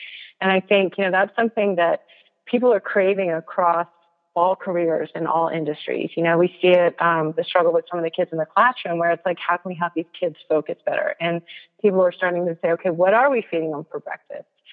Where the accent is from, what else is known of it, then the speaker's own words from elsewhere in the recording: the South, United States; I'm from the South, you know, so the NFL players that I tend to know tend to be the New Orleans Saints.